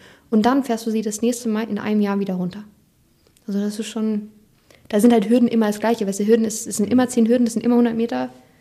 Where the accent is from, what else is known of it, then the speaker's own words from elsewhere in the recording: Switzerland; Ich komme ja aus der Schweiz, da ist man ja die kalten Temperaturen gewohnt.